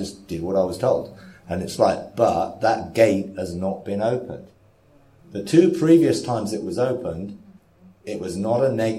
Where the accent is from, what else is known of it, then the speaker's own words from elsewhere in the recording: England, United Kingdom; You know, and it's really weird because it's like, I'm an English person.